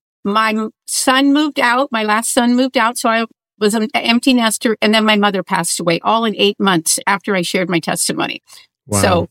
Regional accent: Portland, Oregon, United States; So I was raised in Portland, Oregon. And we had a very large family, yours, mine, and ours.

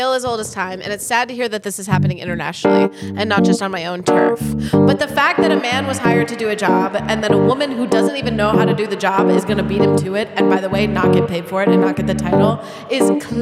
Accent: United States; I was born and raised here. I'm obviously American.

